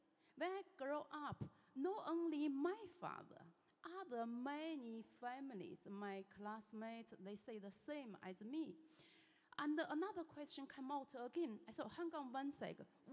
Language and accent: English; China; first language Chinese; English is a second language; now in Hull, United Kingdom; I'm Chinese, and English is my second language. Sometimes, if I can't think about English, I may say Chinese. You understand Chinese? 你好. All right. So, yeah, I came to Hull 3 years now. I came to UK 17 years.